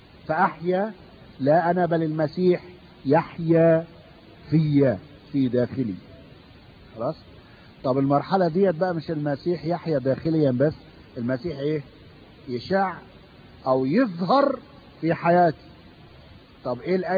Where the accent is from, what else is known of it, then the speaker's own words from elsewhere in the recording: Egypt; سموه بلية عندنا في مصر، عندكم يسموه طلبة